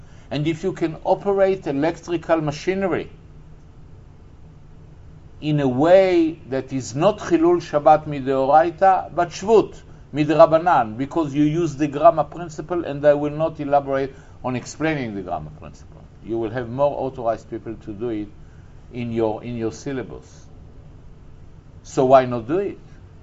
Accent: Israel; I grew up in the Jewish state. I was born 5 weeks after the declaration of statehood of Israel. And as I told you, I'm a product of the religious, national religious school system in Israel.

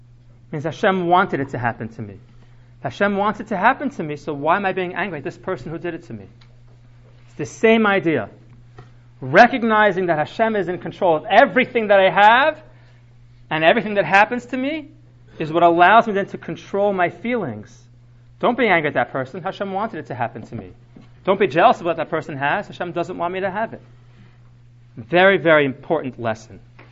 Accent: Toronto, Ontario, Canada; I grew up in Toronto, so we didn't discuss those kinds of things.

